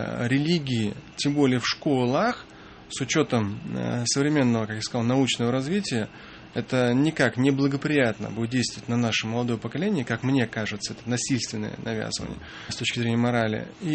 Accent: Russia; я могу это сказать как мусульманин, я лучше скажу это просто как человек верующий, но как россиянин.

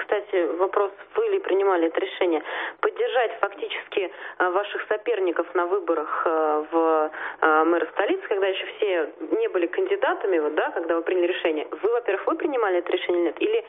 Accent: Moscow, Russia; я, как москвич

